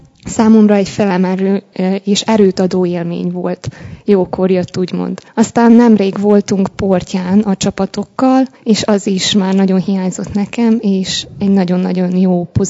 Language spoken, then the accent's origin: Hungarian; Târgu Secuiesc, Covasna, Romania; a szülővárosomba, Kézdivásárhelyre